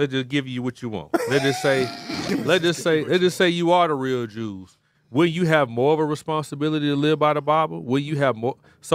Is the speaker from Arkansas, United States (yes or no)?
no; Birmingham, Alabama, United States; I'm from Birmingham. You know what I'm saying? Like, we don't really have that.